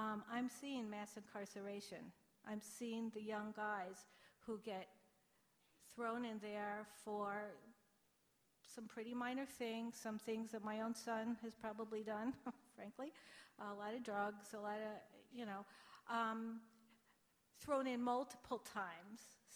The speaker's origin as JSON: {"language": "English", "town": "Montclair", "region": "New Jersey", "country": "United States", "said": "Okay. Hi, Marjorie. … from Montclair, New Jersey."}